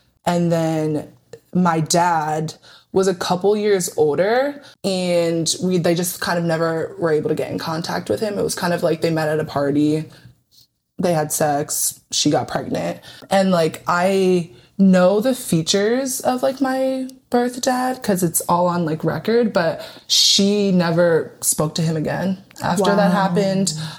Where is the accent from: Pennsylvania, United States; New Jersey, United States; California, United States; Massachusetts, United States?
Pennsylvania, United States; Schwenksville; So the town I grew up in, I grew up in Pennsylvania, but the town I grew up in is Schwanksville.